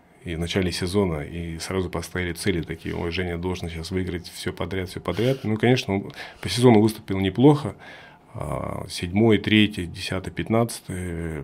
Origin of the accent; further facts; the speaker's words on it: Krasnoyarsk, Krasnoyarsk Krai, Russia; вот я был из Красноярска